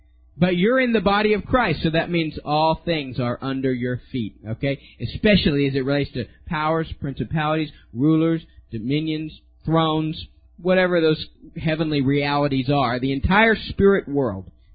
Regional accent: Pasadena, Texas, United States; Now, I come from Pasadena, Texas. They're in the southeast Texas, which we have a very heavy immigrant population in our region.

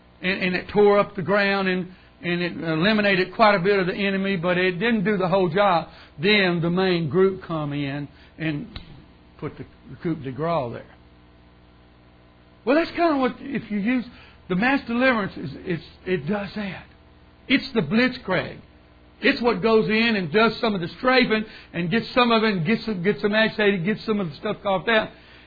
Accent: Beaumont, Texas, United States; I'm from Beaumont, Texas. It don't get 20 below zero ever.

